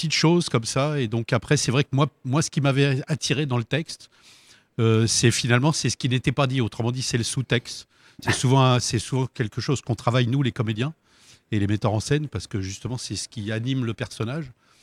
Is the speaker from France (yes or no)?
yes; Île-de-France, France; accent: Parisian; J'ai pu garder mon accent parisien